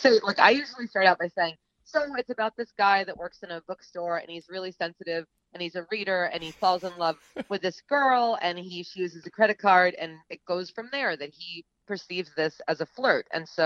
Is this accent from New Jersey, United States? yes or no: no; Cape Cod, Massachusetts, United States; So I grew up on Cape Cod, and I had a lot of retail jobs.